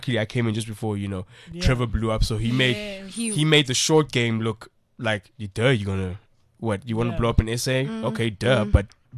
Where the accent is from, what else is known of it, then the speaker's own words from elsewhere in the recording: Mount Fletcher, Eastern Cape, South Africa; also born or lived in Durban; Home was always in Mount Fletcher in the Eastern Cape. But we went to school in Durban.